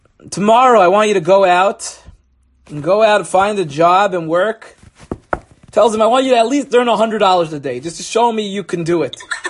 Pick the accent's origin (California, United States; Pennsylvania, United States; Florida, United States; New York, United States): New York, United States; Five Towns; And, listen, I grew up in the Five Towns, so I'm allowed to knock on it a little bit. I know what it is. I don't just teach here and get close to you here. I grew up here myself.